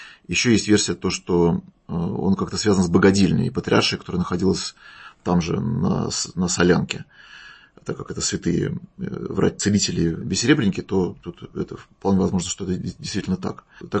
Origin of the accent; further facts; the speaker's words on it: Moscow, Russia; Кроме того, я коренной москвич